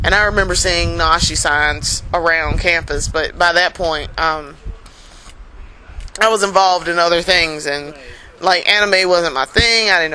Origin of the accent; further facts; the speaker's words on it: Columbia, South Carolina, United States; Not all of us are from Columbia, but Brandon and I are from Columbia. This is our hometown, and Jamie is from Greenwood.